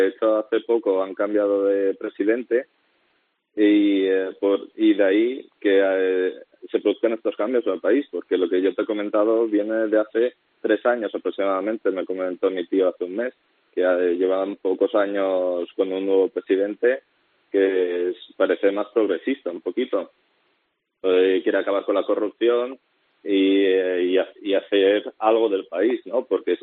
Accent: Spain; Spanish is a second language; also born or lived in Moldova; soy de un país que no existe. A ver, digo, no, o soy de Moldavia, o bueno, o toda mi familia es ucraniana, espera, si el único moldavo de la familia soy yo. Pero si me he criado en España.

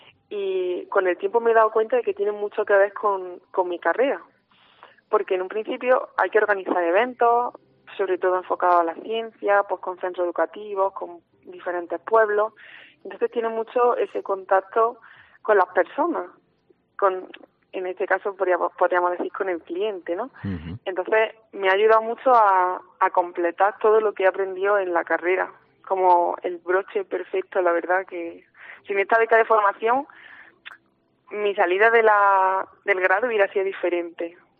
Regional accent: Jaén, Andalusia, Spain; yo soy una chica de Jaén, he vivido toda la vida aquí

